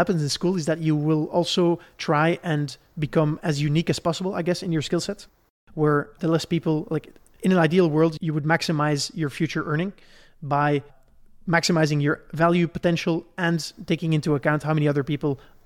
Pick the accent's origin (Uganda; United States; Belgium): Belgium; Where I grew up in Belgium, there was nearby a very good baker